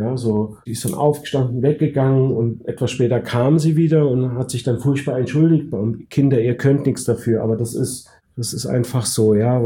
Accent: Mannheim, Baden-Württemberg, Germany; Bei uns in Mannheim gab es ja auch mal ein Konzentrationslager.

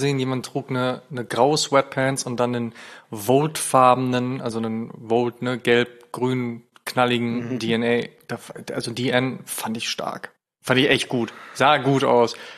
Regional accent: Germany; Und ich bin in Deutschland groß geworden.

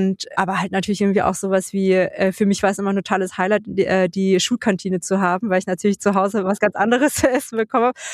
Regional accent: Dresden, Saxony, Germany; also born or lived in Freital; bin ich dann 92 in Dresden zur Welt gekommen, als allererstes Kind von den beiden, von drei Kindern. Und wir sind damals, also ich glaube, mein erstes Lebensjahr habe ich in Freital verbracht. Später sind wir dann nach Dresden gezogen.

